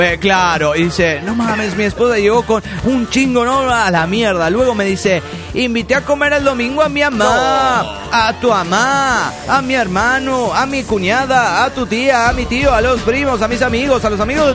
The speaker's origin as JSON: {"language": "Spanish", "town": "Ensenada", "region": "Baja California", "country": "Mexico", "said": "Wey, espérense, soy el homie de Ensenada, Baja California, México."}